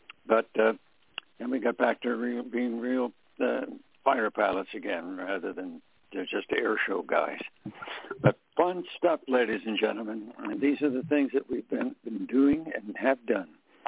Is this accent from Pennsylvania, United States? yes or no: yes; Scranton, Pennsylvania, United States; And small world that it is, I'm from Scranton, Pennsylvania.